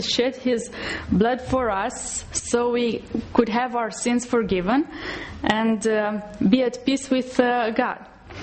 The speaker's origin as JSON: {"language": "English", "country": "Romania", "said": "I come from Romania, and I would like to ask the children if they know the colors of the Romanian flag."}